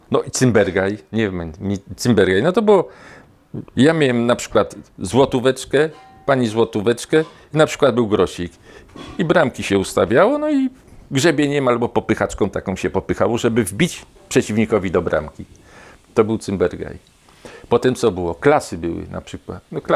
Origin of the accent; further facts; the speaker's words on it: Kraków, Lesser Poland, Poland; rodowity Bronowianin. Tutaj się urodziłem i dalej są jeszcze te Bronowice małe. Mieszkałem przy ulicy Bronowickiej 87. Przedtem to była Aleja Wyspiańskiego 49